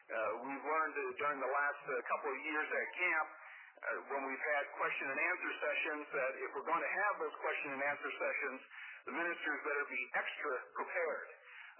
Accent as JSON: {"language": "English", "town": "Tacoma", "region": "Washington", "country": "United States", "tie": "born or raised there", "said": "I grew up in the Northwest, and Spokane, I grew up in Tacoma, but Spokane was always like a second home."}